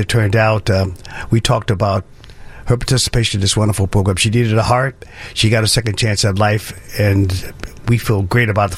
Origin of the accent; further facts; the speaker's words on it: Chicago, Illinois, United States; I was from Chicago. There were three of us in the dormitory, and the three of us were from the northern states.